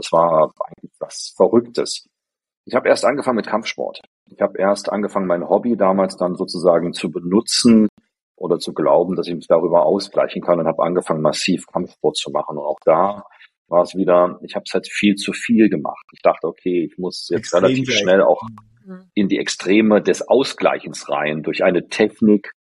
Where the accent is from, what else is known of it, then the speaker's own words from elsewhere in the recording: Berlin, Germany; Ich komme aus Berlin, im Schlachtensee. Das ist ein sehr schöner See in Berlin.